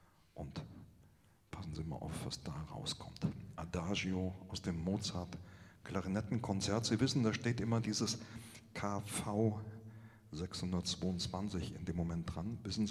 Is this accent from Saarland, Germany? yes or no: yes; Saarland, Germany; Ich komme aus dem Saarland. Das Saarland ist ja ein sehr kleines Land und es gehört zu Deutschland.